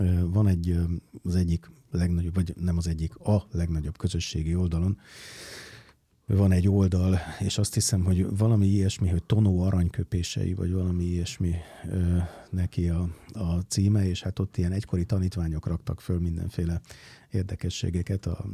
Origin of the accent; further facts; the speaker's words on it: Miskolc, Borsod-Abaúj-Zemplén, Hungary; Én meg ugye miskolci vagyok, tehát nagyon büszke vagyok rá.